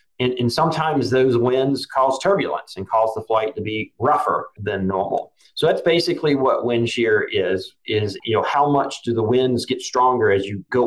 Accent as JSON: {"language": "English", "region": "North Carolina", "country": "United States", "tie": "born or raised there", "said": "I grew up in North Carolina, where the soil is clay."}